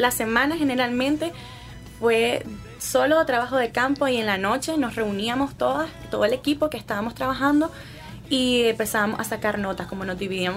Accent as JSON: {"language": "Spanish", "country": "Nicaragua", "said": "desde la visión de ellos como estudiantes gringos y nuestra visión como estudiantes de nicaragüenses, como estudiantes nicaragüenses."}